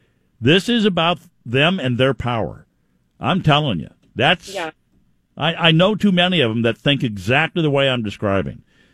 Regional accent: California, United States; Being a Californian, it's a tougher job

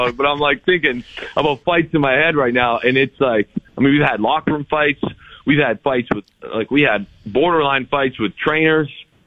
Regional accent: Ontario, Canada; And I grew up in Sal, Ontario, playing hockey

